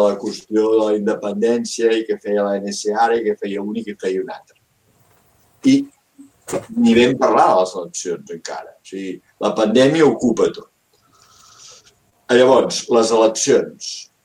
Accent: Barcelona, Catalonia, Spain; en el meu barri d'aquí a Barcelona, jo soc del centre en aquest cas, ara últimament, encara que vinc de Sant Andreu

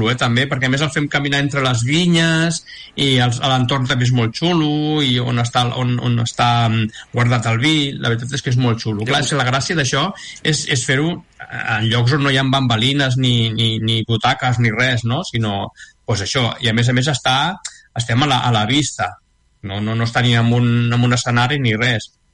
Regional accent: Canet de Mar, Catalonia, Spain; Jo soc de Canet de Mar, i aleshores d'allà és d'on va néixer … tres... Bueno, jo soc adoptat, de Canet de Mar, però bueno... Tres membres de … que som de Canet de Mar

